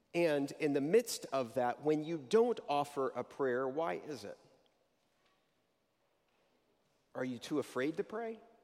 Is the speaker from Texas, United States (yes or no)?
yes; Texas, United States; I grew up in Texas